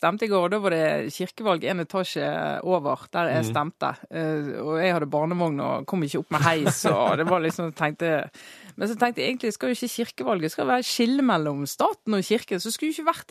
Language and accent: Norwegian; Bergen, Vestland, Norway; Jeg kommer jo fra Bergen